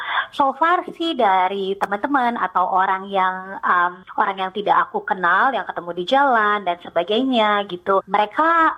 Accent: Indonesia; now in Australia; karena kita dari Indonesia, kita ada 5 agama ya, jadi kita udah terbiasalah gitu.

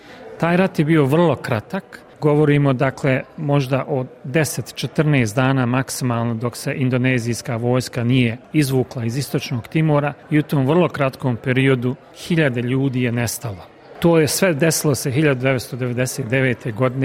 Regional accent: Bosnia & Herzegovina; naročito u Bosni i Hercegovini, odakle sam ja

